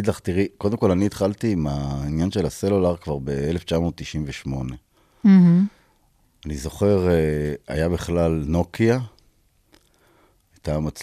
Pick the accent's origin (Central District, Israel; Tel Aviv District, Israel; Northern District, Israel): Tel Aviv District, Israel; Kiryat Ono; אני בתור ילד, אני נולדתי במקור בקריית אונו.